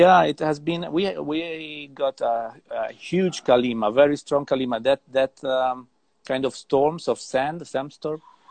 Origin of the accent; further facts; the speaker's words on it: Florence, Tuscany, Italy; English is a second language; now in Tenerife, Spain; I grew up in Florence. I'm originally from Florence, from Italy, and I grew up there.